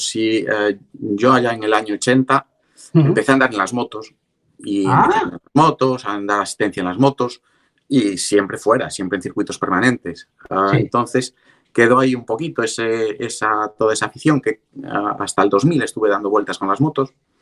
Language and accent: Spanish; Galicia, Spain; Cierto, somos los únicos gallegos que estamos ahí